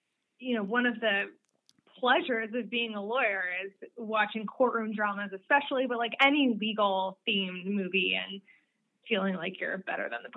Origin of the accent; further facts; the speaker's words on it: Pennsylvania, United States; I am from the Philadelphia area